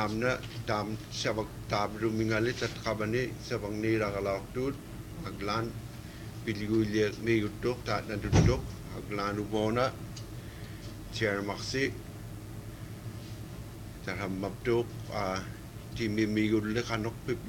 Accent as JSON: {"language": "English", "town": "Shungnak", "region": "Alaska", "country": "United States", "said": "and I'm from Chungnak."}